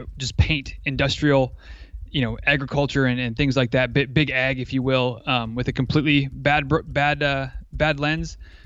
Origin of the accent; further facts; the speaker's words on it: Michigan, United States; moved away as an adult; Didn't grow up here. I grew up in Northern Michigan. So I'm familiar with cold winters and four seasons and all that kind of stuff. But moved down here for college and more or less have been here ever since.